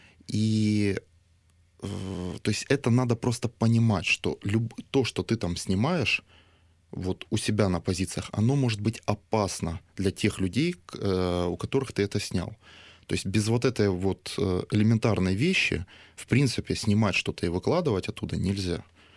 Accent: Odesa, Odesa Oblast, Ukraine; Хочу презентовать ее в Одессе, потому что сам одессит.

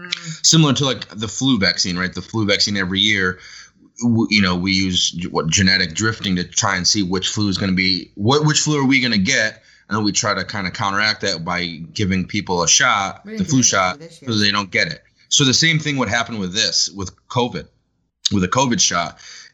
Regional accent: New York, United States; I'm just a New Yorker who's trying to take care of my family

